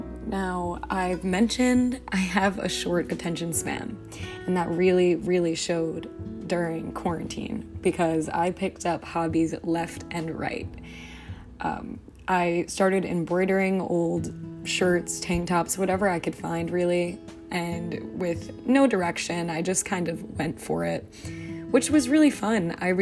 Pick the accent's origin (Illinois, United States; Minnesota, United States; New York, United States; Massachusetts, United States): New York, United States; I mentioned I'm from New York, so I'm in the hub of it all